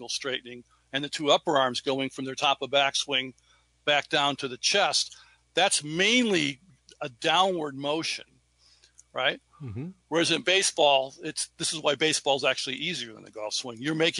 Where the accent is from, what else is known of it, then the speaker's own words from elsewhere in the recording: Chicago, Illinois, United States; I played a lot of baseball growing up in Chicago back in the 60s, 50s and 60s.